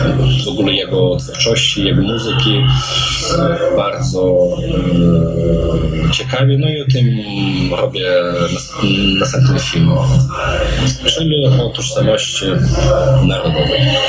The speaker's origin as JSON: {"language": "Polish", "town": "Cherkasy", "region": "Cherkasy Oblast", "country": "Ukraine", "second_language": "Polish", "said": "Sam pochodzę z Czerkasów też, to jest taka moja mała ziemia, tam na przykład Dnieprz jest w szerokości 16 kilometrów"}